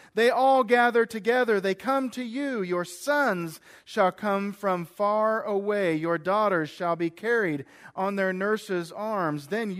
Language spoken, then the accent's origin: English; Stanbury, Missouri, United States; we were up in Stanbury over Christmas, my hometown, and we were watching the Kansas City news, is what they have up there.